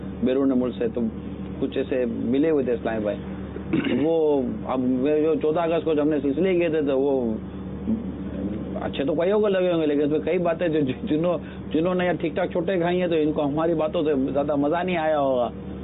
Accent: Pakistan; میں میرے ملک میں رہتا ہوں, میں پاکستانی ہوں

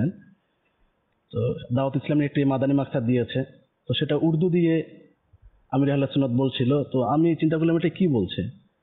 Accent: Nilphamari, Rangpur Division, Bangladesh; Nilphamari.

